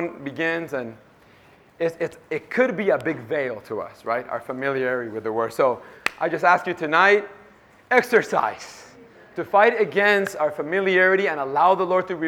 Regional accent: Anaheim, California, United States; I am from California. I grew up in Anaheim. So I grew up going to a lot of SSTs

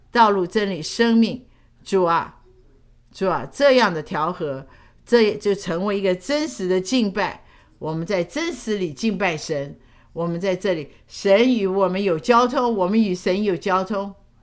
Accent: United States; 当我在年轻的时候，我在美国长大嘛啊的年轻人，

